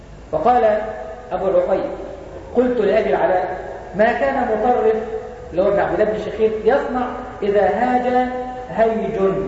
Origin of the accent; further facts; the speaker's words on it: Egypt; طب عندنا في مصر مفيش امراء؟